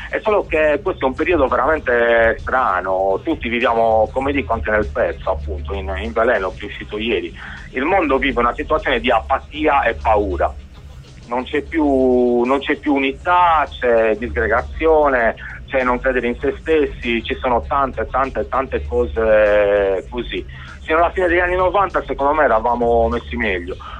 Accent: Sardinia, Italy; farlo nella mia terra, per la mia terra. Di positivo c'è quello, penso che la Sardegna abbia una sua storia, una sua cultura, un suo mondo

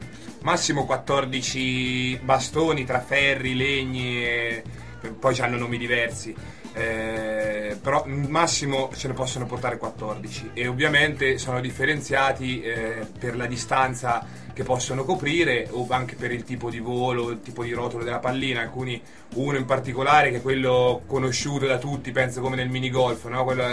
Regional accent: Gubbio, Umbria, Italy; Io sono di Gubbio

